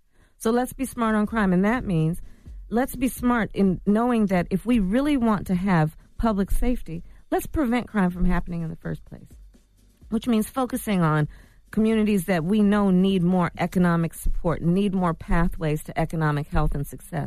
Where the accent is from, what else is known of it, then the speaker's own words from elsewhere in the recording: Oakland, California, United States; born there; I was born in Oakland.